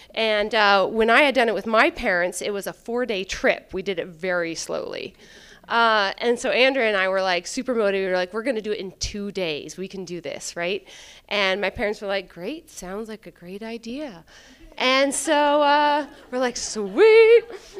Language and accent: English; Talkeetna, Alaska, United States; Plus, I'm from Talkeetna, so I get a pass, right?